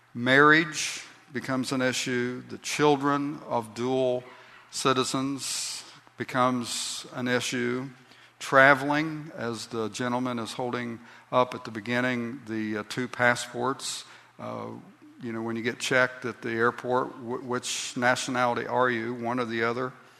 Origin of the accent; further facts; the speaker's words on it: Wichita Falls, Texas, United States; born there; I was born on December the 17th, 1953, at Wichita Falls, Texas, at Shepherd Air Force Base.